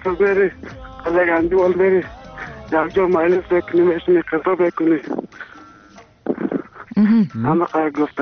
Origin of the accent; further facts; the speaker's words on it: Ghazni, Afghanistan; ما همیشه از غزنی هستم